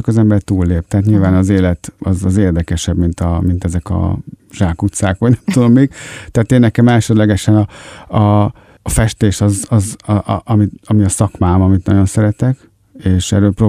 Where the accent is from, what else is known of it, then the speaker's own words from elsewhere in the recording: Budapest, Hungary; a nagyvárosban, mint a saját szülővárosom Budapest